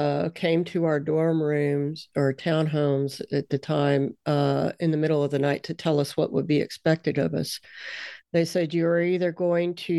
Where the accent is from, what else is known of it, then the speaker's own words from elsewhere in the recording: Alabama, United States; Well, I was raised in Alabama in the 1970s. I was born in 71, so we didn't have the internet.